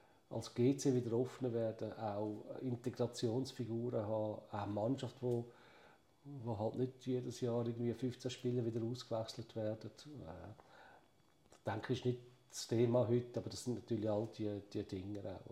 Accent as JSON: {"language": "German", "region": "Zurich", "country": "Switzerland", "said": "Oder, wir sind Zürcher. Also wir sind Säuliamt."}